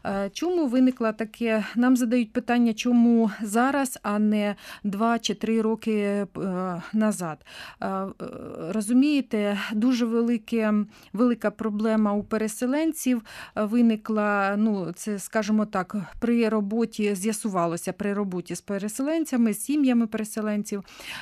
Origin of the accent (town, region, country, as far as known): Sumy, Sumy Oblast, Ukraine